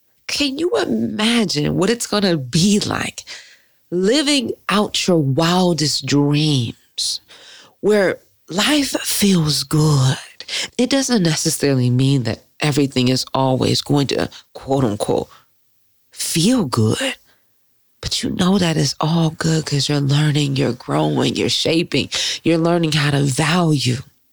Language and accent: English; Detroit, Michigan, United States; They had the Detroit jersey on there. And like, that spoke to me. I'm from Detroit. In the year I was born, 86.